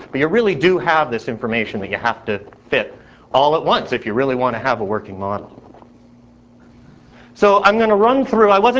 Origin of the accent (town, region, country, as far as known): Canada